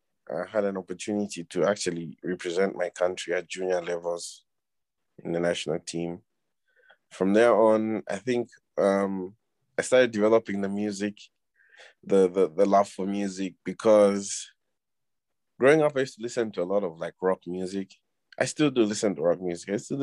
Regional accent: Ndola, Copperbelt, Zambia; now in Lusaka, Zambia; But I was born and raised in Dola. I grew up there, went to high school there, went to a notorious boarding school in the outskirts of Dola as well.

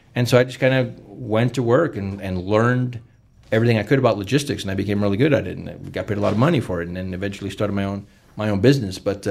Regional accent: Los Angeles, California, United States; also born or lived in Mexico; I was 3 years old when my family illegally crossed the border and into California. Grew up in L.A., very poor, right?

